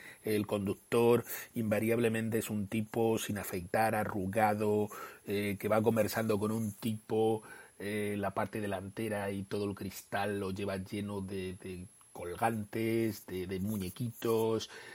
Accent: Spain; accent: Spanish; now in Chile; que llegué allí yo con mi, obviamente, cara de extranjero y mi acento de español, que es totalmente imposible de disimular. Y claro, como estoy acostumbrado a que todo en Chile se paga

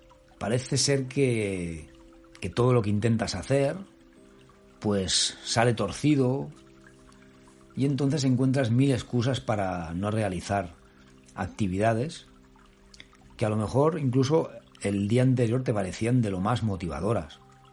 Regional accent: Barcelona, Catalonia, Spain; born there; he regresado a Barcelona, a mi ciudad natal

